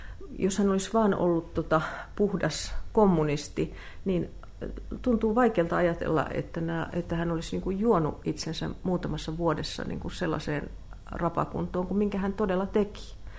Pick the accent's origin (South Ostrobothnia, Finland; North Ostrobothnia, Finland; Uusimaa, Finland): North Ostrobothnia, Finland; Raahe; kun mä oon kotoisin Raahesta